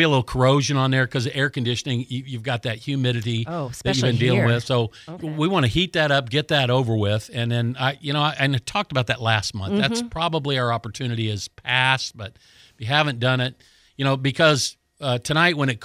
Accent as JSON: {"language": "English", "region": "Colorado", "country": "United States", "tie": "born or raised there", "moved": "yes", "lives_now": "Florida, United States", "said": "I grew up in Colorado, we don't need a stinking heater"}